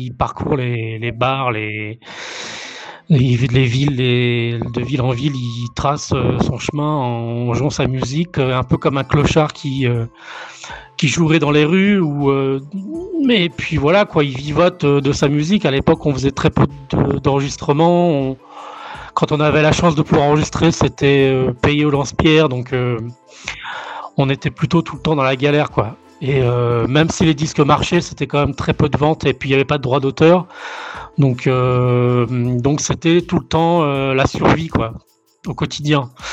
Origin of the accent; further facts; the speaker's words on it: Angoulême, Nouvelle-Aquitaine, France; born there; je suis né à Angoulême et je vis de mon dessin depuis 30 ans.